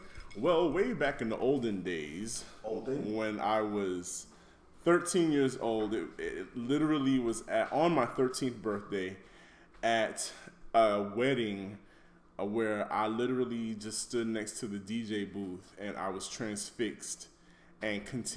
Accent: New York, United States; growing up in New York, I had the privilege of listening to, you know, weekend hip hop shows like Mr. Magic.

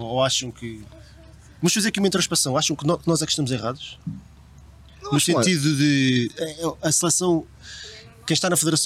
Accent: Portugal; eu sou português.

